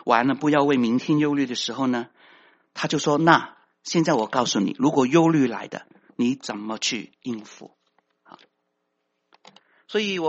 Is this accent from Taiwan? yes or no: no; China; 就像我们中国人一样，犹太人跟我们中国人很像的，怕不够，哎呀，怕麻烦